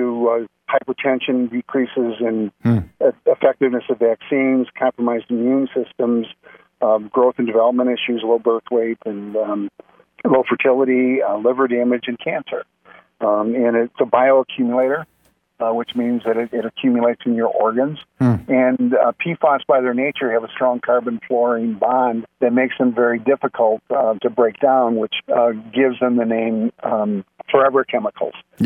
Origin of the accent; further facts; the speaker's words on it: Wausau, Wisconsin, United States; I'm from the Wausau area.